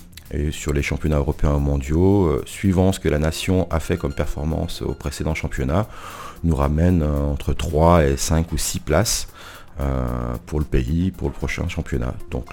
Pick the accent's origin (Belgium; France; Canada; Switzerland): France; Quintenas, Auvergne-Rhône-Alpes; Alors moi je suis de Quintenat et alors j'en ai fait petit